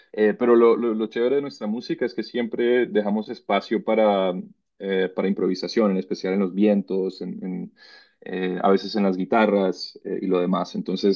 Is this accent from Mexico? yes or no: no; Cartagena, Bolívar, Colombia; yo viniendo de familia colombiana y siendo cartagenero. Mi madre barranquillera